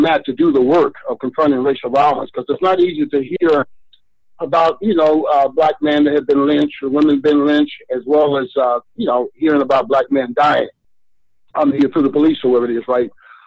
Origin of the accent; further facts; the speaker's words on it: Oakland, California, United States; I grew up in Oakland, California, joined the military, spent 20 years in the Navy, retired